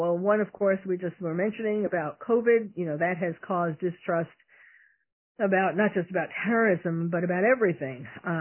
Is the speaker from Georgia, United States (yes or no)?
no; New York City, New York, United States; I mean, I was born and bred in New York City, and I certainly, that was my go-to newspaper.